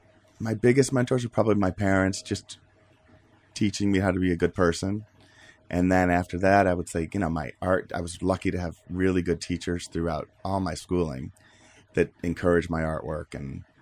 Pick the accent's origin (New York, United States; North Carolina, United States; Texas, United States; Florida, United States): New York, United States; Floyd; I grew up in a really small town in upstate New York, about an hour northwest of Syracuse. So it was very rural.